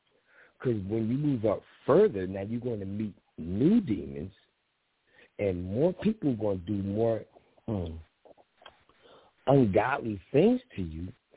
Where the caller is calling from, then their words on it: Philadelphia, Pennsylvania, United States; Well, first of all, I'm calling from Philly.